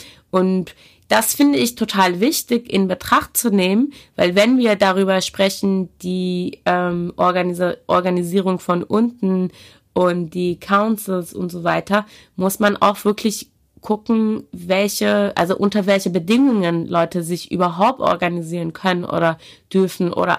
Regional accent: Iran; German is a second language; now in Germany; ich bin in Iran geboren, aufgewachsen, zur Schule gegangen.

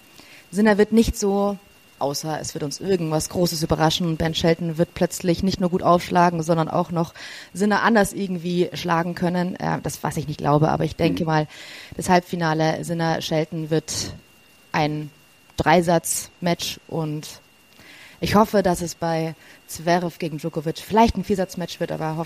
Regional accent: Garmisch-Partenkirchen, Bavaria, Germany; Wir kommen hier aus Garmisch.

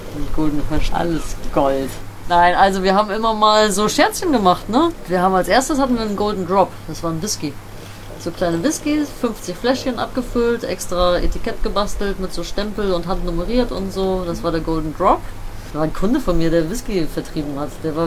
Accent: Bremen, Germany; Also ich komme aus Bremen-Nord, Blumenthal, da bin ich aufgewachsen, kennst du vielleicht, auch so ein abgehängter Stadtteil.

